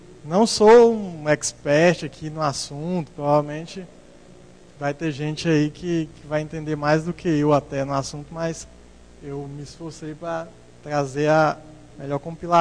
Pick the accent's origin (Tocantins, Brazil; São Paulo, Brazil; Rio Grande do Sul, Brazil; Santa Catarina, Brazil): Tocantins, Brazil; Palmas; eu venho lá do Tocantins, lá Palmas, capital do estado novo aí. Pouca gente deve ter visitado lá meu estado.